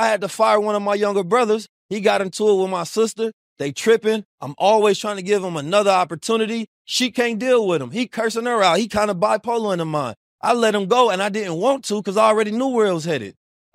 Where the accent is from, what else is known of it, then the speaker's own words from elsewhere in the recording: St. Louis, Missouri, United States; also born or lived in Oakland, United States; Because we grew up in St. Louis and Oakland. So you ain't get a break going from neither one back and forth.